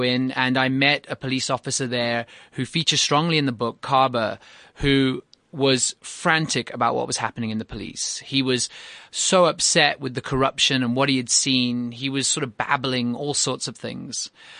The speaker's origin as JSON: {"language": "English", "town": "Cape Town", "region": "Western Cape", "country": "South Africa", "tie": "born or raised there", "also_born_or_lived": "North England", "said": "I grew up in Cape Town, but my parents and I was born in North England."}